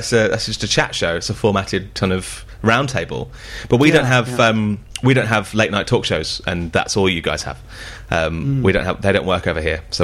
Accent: Birmingham, West Midlands, United Kingdom; so I'm from Birmingham. And they have, it's a very specific accent.

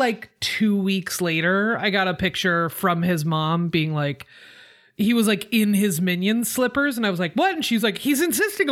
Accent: Forest Grove, Oregon, United States; born there; I was born in Forest Grove, Oregon, to a, like a, at the time, I think my mom was a professor of early childhood education.

